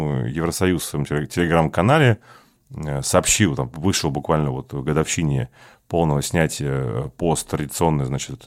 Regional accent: Saint Petersburg, Russia; я ленинградец, у меня есть медаль, рожденная в Ленинграде, петербуржец в третьем поколении

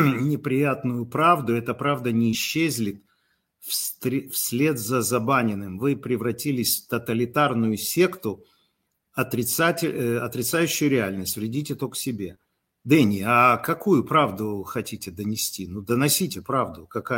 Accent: Kyiv, Ukraine; Еще раз, как киевлянин, как человек, который здесь.

